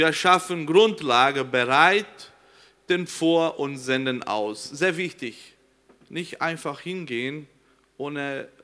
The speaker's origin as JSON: {"language": "German", "country": "Brazil", "tie": "born or raised there", "first_language": "Portuguese", "second_language": "German", "said": "Viel von mir ist viel brasilianisch, weil ich dort groß geworden bin. Auch Worte, die mir fehlt, oder Ausdrücke, weil es quasi meine Muttersprache Portugiesisch ist."}